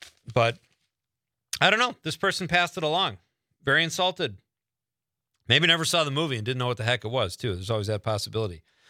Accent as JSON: {"language": "English", "town": "Chicago", "region": "Illinois", "country": "United States", "tie": "born or raised there", "said": "when I grew up in Chicago, kids in my neighborhood hated disco."}